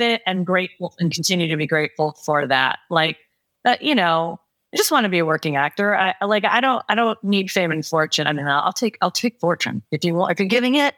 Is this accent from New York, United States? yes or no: yes; New York, United States; I want to live in New York. I'm a New Yorker. My kids are New Yorkers.